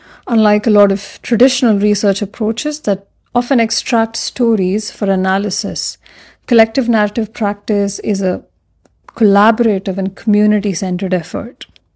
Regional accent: India; As a Muslim woman myself, I was born and raised in India, and I have lived here all my life, worked, studied in different parts of the country, and I call India my home.

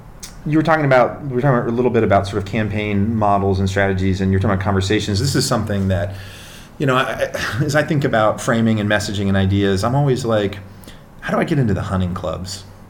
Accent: North East England, United Kingdom; accent: Geordie; Yeah, I'm Geordie.

